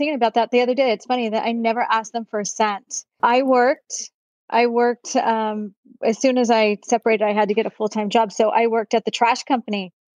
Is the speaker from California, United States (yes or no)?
yes; Glendora, California, United States; I grew up in Glendora, a small little town. And I was there until probably mid-20s, and I moved to Orange County.